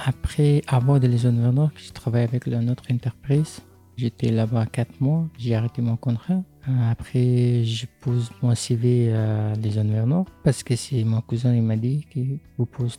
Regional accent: Afghanistan; also born or lived in Paris; now in Gap, France; je viens d'Afghanistan. Depuis 5 ans que j'habite en France, mais depuis un an que j'habite à Gap, j'étais avant à Paris.

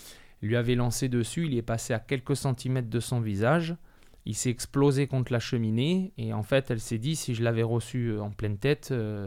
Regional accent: Toulon, Provence-Alpes-Côte d'Azur, France; Je suis né ici, je suis né à Toulon, je suis toulonnais, j'ai vécu que là.

